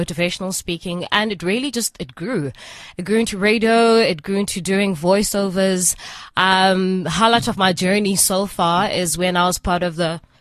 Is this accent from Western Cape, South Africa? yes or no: no; East London, Eastern Cape, South Africa; now in Johannesburg, South Africa; So I'm back in Joburg. I'm from East London, born and bred in East London. I was a Clarendon Girls only school, and then I studied at NMMU in Port Elizabeth.